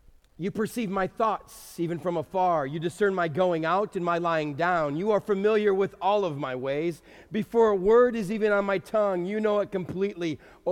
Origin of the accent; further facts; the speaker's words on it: El Paso, Texas, United States; Now, to a young man growing up in El Paso, Texas, to see that presented in front of you, there was always a chuckle.